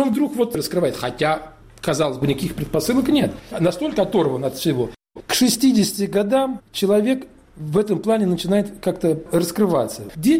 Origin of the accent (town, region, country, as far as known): Uryupinsk, Volgograd Oblast, Russia; born or raised there